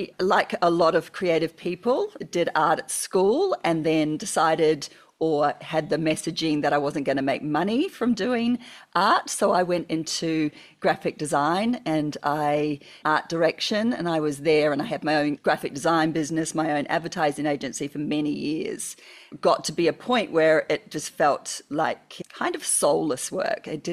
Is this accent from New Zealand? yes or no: yes; New Zealand; now in Australia; I'm actually a Kiwi.